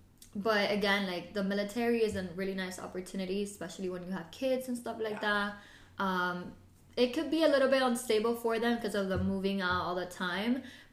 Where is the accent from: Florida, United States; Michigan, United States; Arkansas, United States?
Florida, United States; Miami; I'm from Miami, so imagine it's, like, very, like, city, island type of weather.